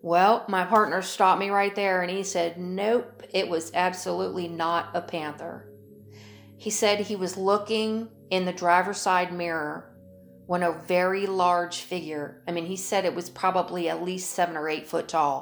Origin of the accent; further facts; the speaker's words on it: Florida, United States; I grew up in East Central Florida and heard a lot of stories off and on through the years about our version of Bigfoot here called the skunk ape.